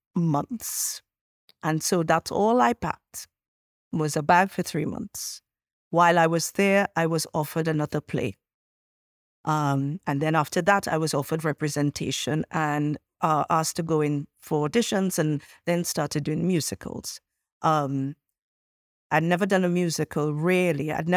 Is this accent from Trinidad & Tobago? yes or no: yes; Trinidad & Tobago; accent: Trinidadian; Trinidadian. And I would say, sure. And they would have a great laugh because I'm good at comedy in my own accent.